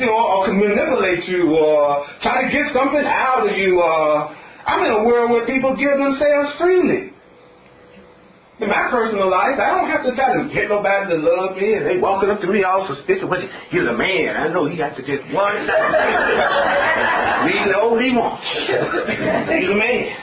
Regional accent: the South, United States; I came from the South and we had a whole lot of snow and stuff, you know what I'm saying?

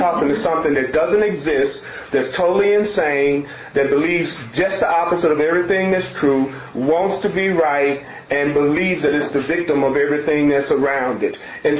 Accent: the South, United States; born there; Oh, you know, I was born black in the South. And I was born to a poor family.

